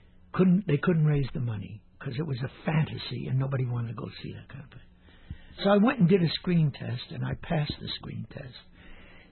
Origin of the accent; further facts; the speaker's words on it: Brooklyn, New York, United States; I was born in Red Hook, Little Italy, Brooklyn, in the middle of an Italian neighborhood with a mafia. And I was the only Jew in a sea of Italians